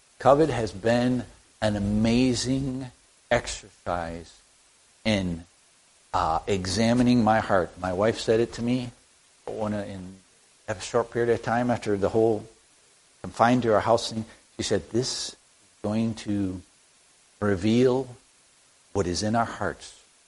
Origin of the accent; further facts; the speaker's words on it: United States; As an American, it just made my blood boil.